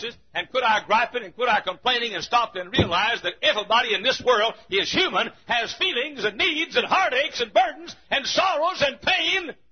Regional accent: Texas, United States; I grew up down in Texas where I never seen these apartments jammed together.

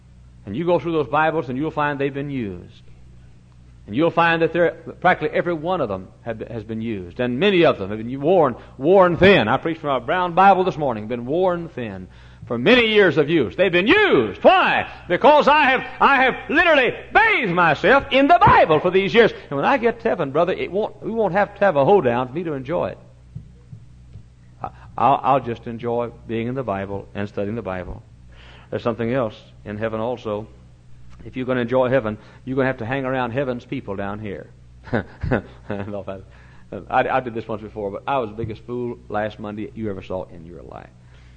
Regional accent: El Paso, Texas, United States; where are you from in Texas? Well, El Paso.

